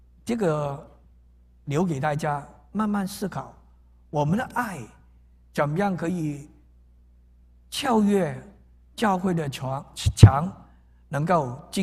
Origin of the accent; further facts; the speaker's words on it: Guangdong, China; 我们广东人说说离地啊